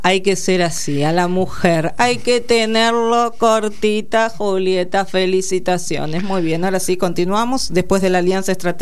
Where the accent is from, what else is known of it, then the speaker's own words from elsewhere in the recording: Carlos Casares, Buenos Aires Province, Argentina; Yo soy de Carlos Casares, provincia de Buenos Aires, por ejemplo.